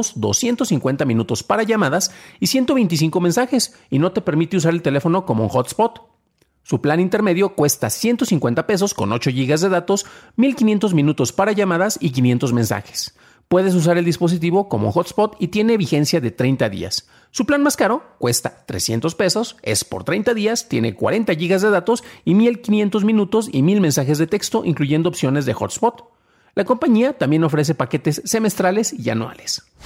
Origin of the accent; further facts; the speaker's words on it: San Juan de los Lagos, Jalisco, Mexico; voy a poner el código el código postal de mi ciudad natal, San Juan de los Lagos, Jalisco